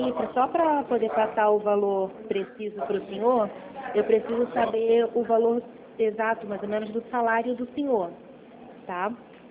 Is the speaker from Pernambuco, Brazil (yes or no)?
no; Nova Iguaçu, Rio de Janeiro, Brazil; eu sou daqui do Rio, falo de Nova Iguaçu.